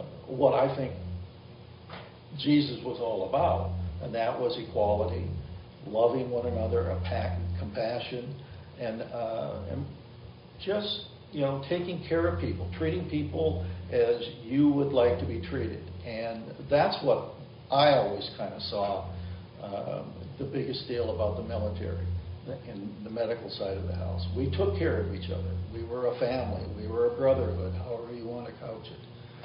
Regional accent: Grand Forks, North Dakota, United States; I grew up in Grand Forks, North Dakota. We didn't have any really minorities in town. It was a small town, and so I lived a different kind of world.

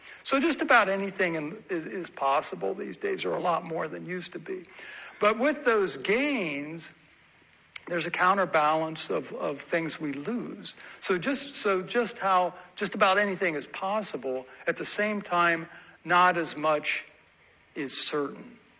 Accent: Gahanna, Ohio, United States; I grew up in Gahanna, and my family goes back six generations in this area. So when I grew up in Gahanna, I had a strong sense of not only growing up here, but of my heritage being here, that these are my roots.

